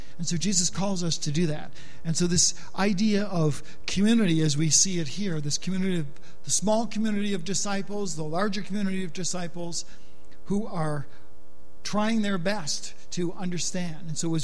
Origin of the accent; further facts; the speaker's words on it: United States; We're American.